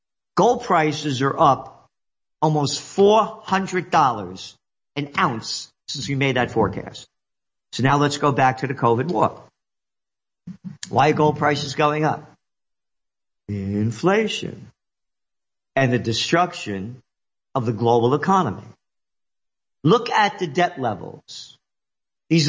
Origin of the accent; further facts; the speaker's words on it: New York City, New York, United States; born there; I'm a New Yorker. Got it? … born in the Bronx. I know New York.